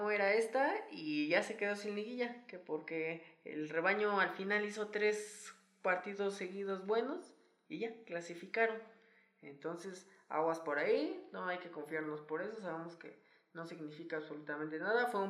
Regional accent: Mexico; lo van a resolver dos días antes como buenos mexicanos

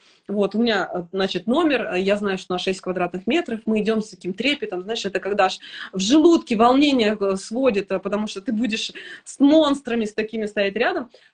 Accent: Volgograd, Volgograd Oblast, Russia; мы из Волгограда, притом мы не просто из Волгограда, мы из Красноармейска, это такой маленький район, в смысле не маленький, а удаленный район от центра, вот, и мы красноармейцы

